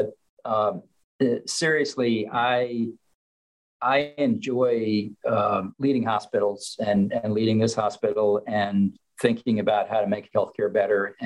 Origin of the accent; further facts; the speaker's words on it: Lynchburg, Virginia, United States; I grew up in Lynchburg, Virginia, which is not a big city.